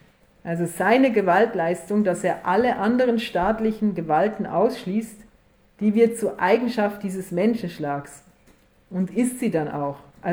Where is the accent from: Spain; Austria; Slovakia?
Austria; ich bin Österreicherin, natürlich bin ich für Österreich.